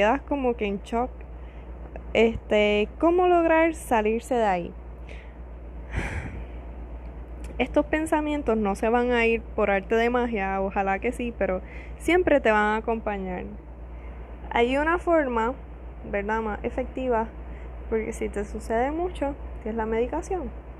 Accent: Puerto Rico; Soy puertorriqueña, por si acaso no me conoce.

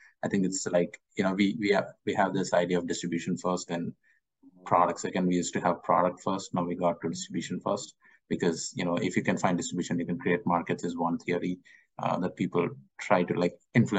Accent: India; now in United States; I grew up in India and I moved to the US and I do a USD to rupee conversion all the time.

